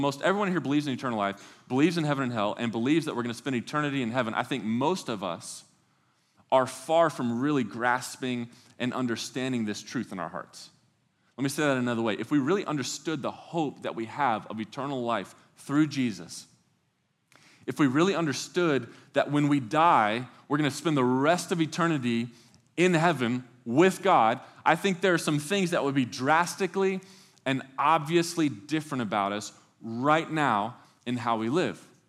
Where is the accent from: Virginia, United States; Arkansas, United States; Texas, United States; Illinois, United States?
Texas, United States; Mesquite; we had to drive to my hometown and get some pictures of all these places that I grew up. And so I was like, do you want to come with me? Because she hadn't actually been there with me yet. And she was like, yeah, sure. And so picked her up early that morning. We drive to Mesquite, Texas